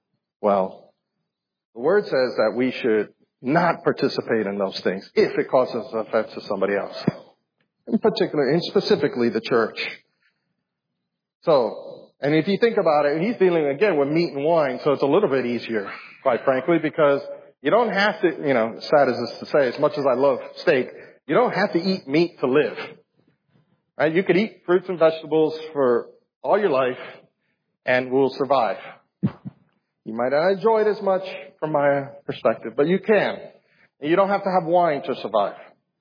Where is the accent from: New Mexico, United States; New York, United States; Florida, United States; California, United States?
Florida, United States; Hialeah; I remember growing up in Hialeah, they always put those little concrete blocks so people won't park on the grass.